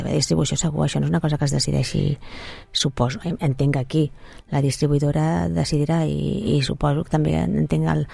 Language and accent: Catalan; Catalonia, Spain; jo penso en català, jo sóc catalana